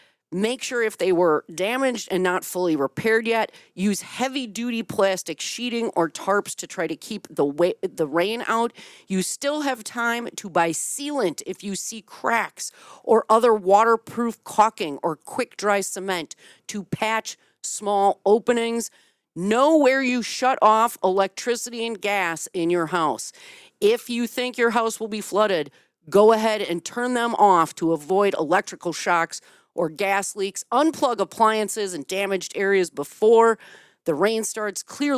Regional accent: Milwaukee, Wisconsin, United States; I was born and raised in Milwaukee. It is my home

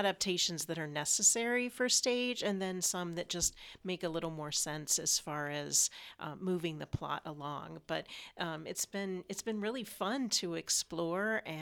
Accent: United States; Actually, like Patrick, although I am an American also, I was not familiar with the story.

